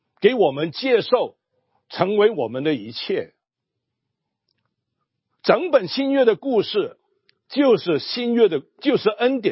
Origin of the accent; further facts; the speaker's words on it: China; 特别我们中国人的观念啊，